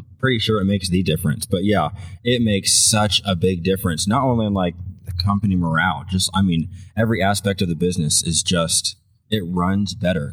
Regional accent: New England, United States; Yeah, and I'm originally from New England

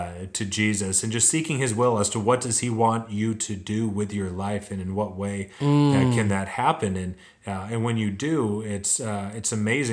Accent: Arkansas, United States; moved away as an adult; So I am moving away from Arkansas, where I've been most of my life, and to the state of Georgia

